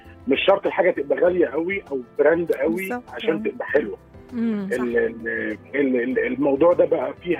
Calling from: Saudi Arabia; انا بكلمكم من السعوديه،

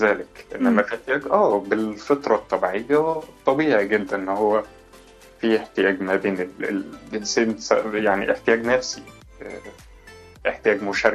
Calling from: Cairo, Cairo Governorate, Egypt; من القاهرة.

